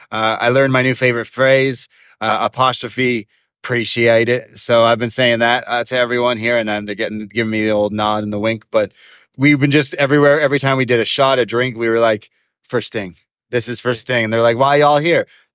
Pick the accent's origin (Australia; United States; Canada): Canada; hey, we're from Canada. This is a rental.